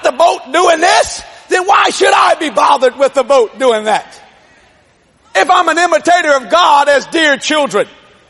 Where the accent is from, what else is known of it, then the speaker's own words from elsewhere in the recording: New Orleans, Louisiana, United States; Because I'm from the New Orleans area, we live in a hurricane area.